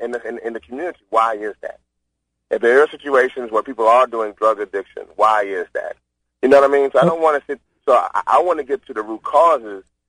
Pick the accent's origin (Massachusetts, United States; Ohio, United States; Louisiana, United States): Louisiana, United States; I'm from Louisiana, and I'm a black male, and I have a bachelor's and a master's